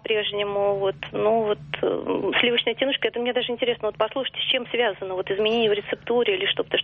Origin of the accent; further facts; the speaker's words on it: Moscow, Russia; я из Москвы.